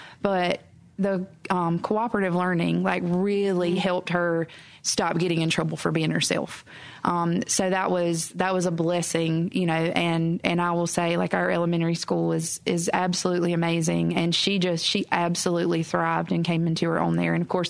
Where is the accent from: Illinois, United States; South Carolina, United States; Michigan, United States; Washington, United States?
South Carolina, United States; Mullins; So I grew up in Mullins, which is just right across the river border mm-hmm. In Marion County.